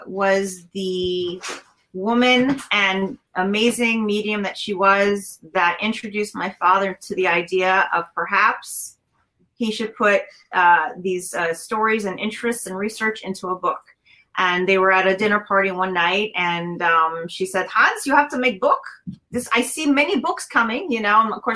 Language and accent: English; Manhattan, New York, United States; And this particular area in Rockland County, which wasn't really far from where we grew up in Manhattan, just kept pulling him back in.